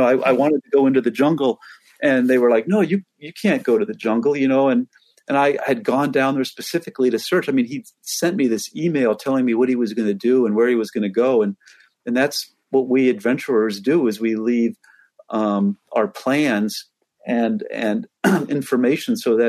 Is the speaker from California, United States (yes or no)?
no; Seattle, Washington, United States; born there; also born or lived in East Coast / Alaska; You know, I was born in Seattle and I moved to the East Coast and back to Seattle and back to the East Coast. And then I moved to Alaska.